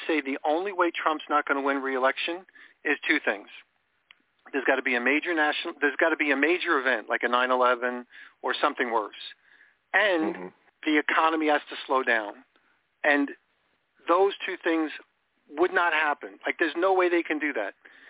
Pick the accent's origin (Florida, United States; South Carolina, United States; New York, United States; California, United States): New York, United States; because I grew up in New York.